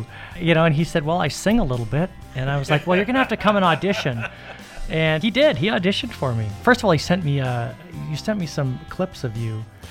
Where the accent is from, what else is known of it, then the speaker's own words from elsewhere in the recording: Canada; now in Las Vegas, United States; Andrew being Australian and me being Canadian, but Vegas is our home. I've lived in Vegas for almost 20 years now